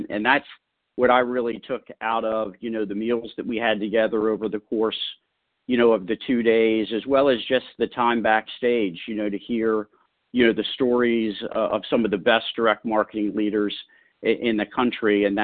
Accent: Baltimore, Maryland, United States; I never thought I would get into the retail, you know, power business when I was growing up in Baltimore, Maryland, you know, and in high school.

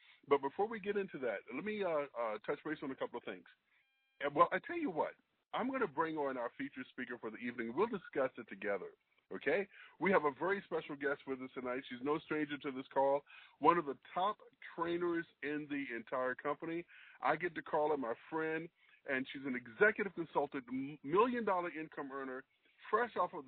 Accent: Austin, Texas, United States; I'm from Austin, Texas.

